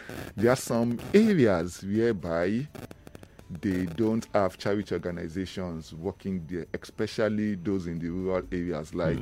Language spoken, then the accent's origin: English; Lagos, Nigeria; We grew up in Lagos Island together.